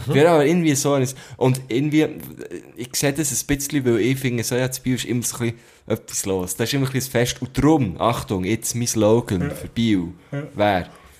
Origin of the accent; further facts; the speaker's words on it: Thun, Bern, Switzerland; now in Bern, Switzerland; ich liebe ja Thun auch, meine Heimatstadt, und Bern auch, meine jetzige Heimat eigentlich.